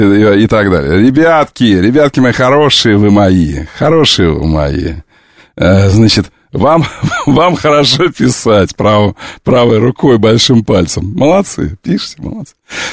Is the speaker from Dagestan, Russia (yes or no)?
no; Volgograd, Volgograd Oblast, Russia; Ты знаешь, я школу закончил в Волгограде